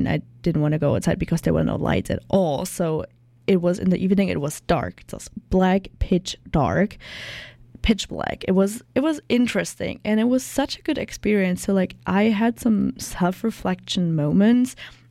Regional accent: Germany; English is a second language; I'm from Germany, so I'm currently living at a host family right now.

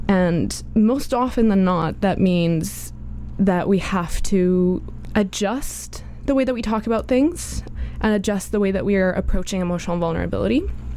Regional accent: Bogotá, Colombia; moved away as an adult; I am originally from Bogota, Colombia, so I've been here for about 6 years now.

